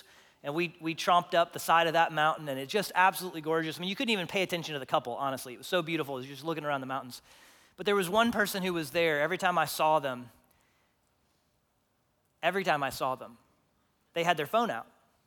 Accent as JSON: {"language": "English", "town": "Houston", "region": "Texas", "country": "United States", "tie": "born or raised there", "said": "That was the way I was growing up. I grew up in Houston."}